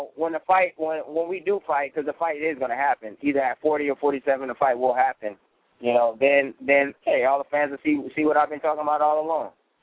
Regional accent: Palm Springs, California, United States; I can't even fly out of my hometown here in Palm Springs.

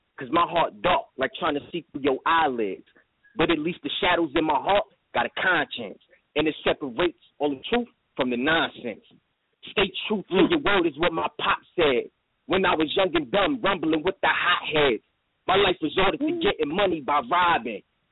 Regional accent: New Jersey, United States; all the way in Florida right now, but I'm from Jersey

